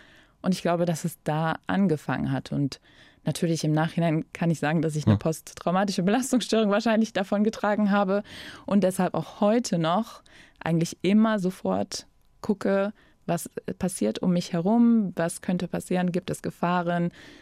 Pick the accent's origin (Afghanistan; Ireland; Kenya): Afghanistan; German is a second language; now in Germany; von klein auf, seit meiner Kindheit in Afghanistan